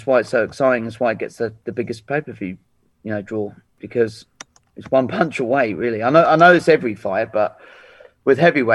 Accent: England, United Kingdom; obviously I'm English, but I'd love the fight to be in England.

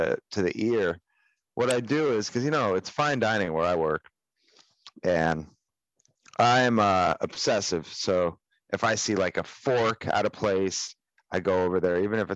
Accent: Los Angeles, California, United States; They ask me, oh, where are you from? I'm from Los Angeles. How about you?

